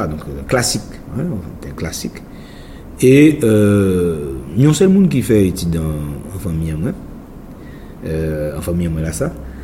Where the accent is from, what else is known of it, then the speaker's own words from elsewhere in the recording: Fort-de-France, Martinique; Donc, en partie, qu'on est de Fort-France, en partie, qu'on est toute Martinique.